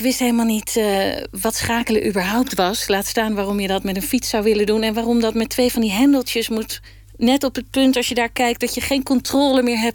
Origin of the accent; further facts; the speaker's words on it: Gelderland, Netherlands; Ik ben opgegroeid in de Achterhoek en daar heeft iedereen wel een racefiets.